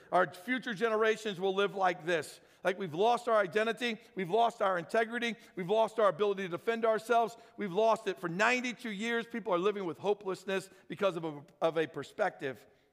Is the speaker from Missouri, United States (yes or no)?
yes; St. Louis, Missouri, United States; it'd be like dropping a nuclear bomb on my hometown of St. Louis.